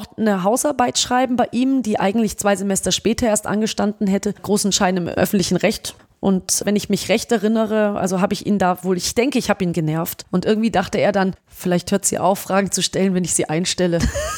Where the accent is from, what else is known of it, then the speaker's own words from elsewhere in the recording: Munich, Bavaria, Germany; Aus München.